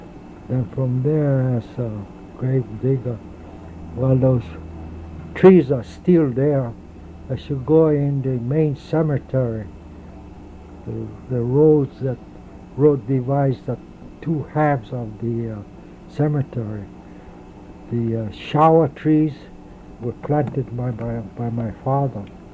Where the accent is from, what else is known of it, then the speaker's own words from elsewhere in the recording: Honolulu, Hawaii, United States; born there; As I had mentioned, I was born in Jack Lane, Nuanu. Then from there, my father used to be a farmer raising flowers, and go out paddling in a neighborhood.